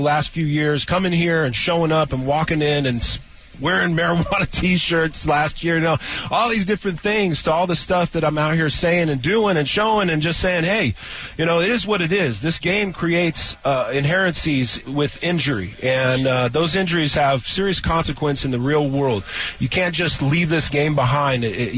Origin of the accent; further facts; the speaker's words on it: Moreno Valley, California, United States; in my hometown of Moreno Valley, California